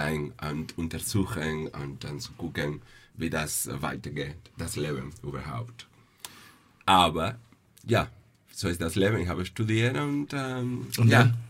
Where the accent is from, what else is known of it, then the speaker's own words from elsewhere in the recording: Cuba; German is a second language; Ja, ich komme aus Kuba.